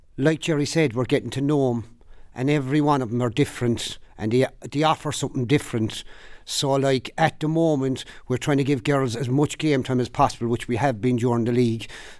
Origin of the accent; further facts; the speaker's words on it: Limerick, Munster, Ireland; now in Cork, Ireland; I'm originally from Limerick. My club was Clahan. I heard about Clahan all my life. I moved to Cork